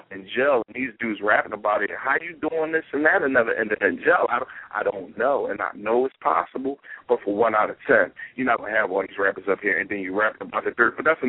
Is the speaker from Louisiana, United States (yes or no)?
no; Philadelphia, Pennsylvania, United States; I mean, I come from the hood. Like, I'm born and bred in North Philly, and I've seen a lot